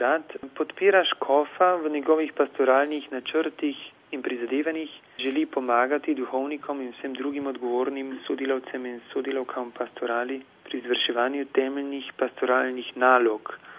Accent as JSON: {"language": "Slovenian", "region": "Carinthia", "country": "Austria", "said": "Mislim, da imamo ravno manjše narodne skupnosti, kot tudi Slovenci, dejansko v cerkvi domovino, da smo tudi priznani in bi tukaj res rekel, da smo tukaj na Koroškem"}